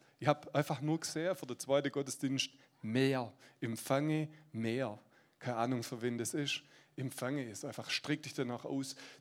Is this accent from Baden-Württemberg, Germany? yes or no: yes; Aalen, Baden-Württemberg, Germany; ein paar von euch kennen mich. Ich komme aus Aalen